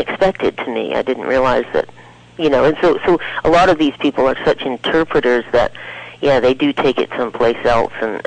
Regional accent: Ellsworth, Maine, United States; I grew up in Ellsworth, Maine, and that's coastal Maine

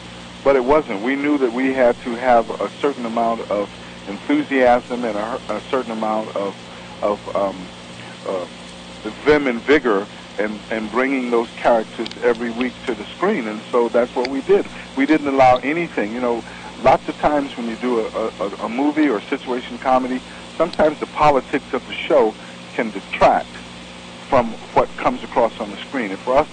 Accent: New York City, New York, United States; Grew up in New York. New York City.

